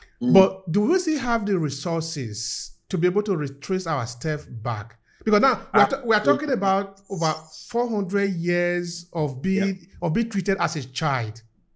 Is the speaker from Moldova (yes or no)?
no; Nigeria; both of us, we are coming from Nigeria, no? We care about our country. I don't need anybody to tell me that one. I care about my country.